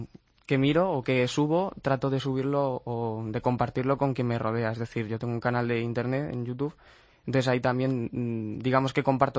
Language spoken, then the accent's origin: Spanish; Madrid, Community of Madrid, Spain; Yo soy de Madrid capital.